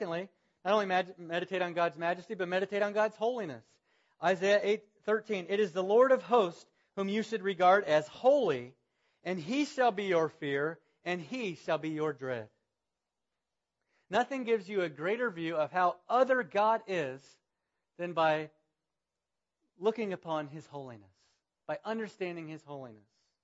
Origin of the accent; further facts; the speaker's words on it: Florida, United States; And I grew up in Florida where they have these huge thunderstorms in the afternoon.